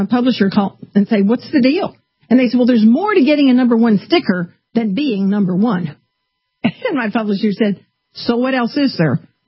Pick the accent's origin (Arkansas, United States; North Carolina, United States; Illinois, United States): Arkansas, United States; Hot Springs; I mean, I grew up in Hot Springs.